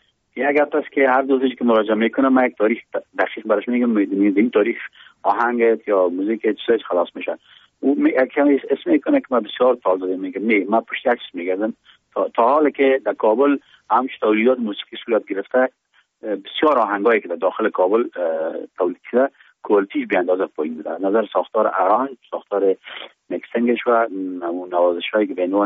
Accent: Afghanistan

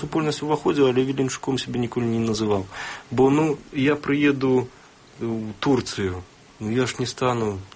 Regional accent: Grodno, Grodno Region, Belarus; Я гарадзенец, я ведаю сваю гісторыю, я ведаю свой край

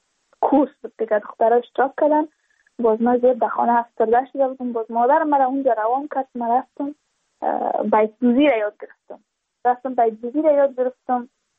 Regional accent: Badakhshan, Afghanistan; چون ما از بدخشان هستیم،

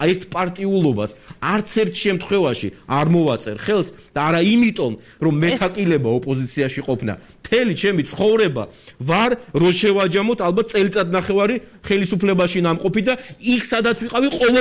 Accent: Batumi, Adjara, Georgia; ჩემი დაკვირვებით ახლა ბათუმელი ვარ, დავიბადე, გავიზარდე, ამდენი წელი იქ ვცხოვრობ.

